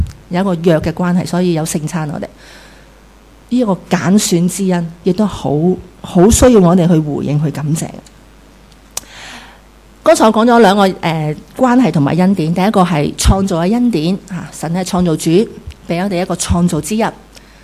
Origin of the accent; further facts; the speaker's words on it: Hong Kong; 那我们香港人想去哪里啊？不想去咯。